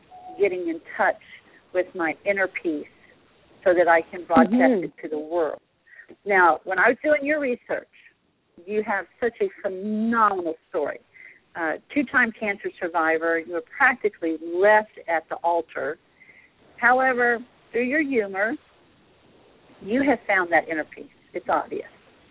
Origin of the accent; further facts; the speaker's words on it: Texas, United States; accent: Texan twang; because I'm Texan. I am, you know, 64 years old Texan. So it's like I've got the twang, I got the y'all, the ain't.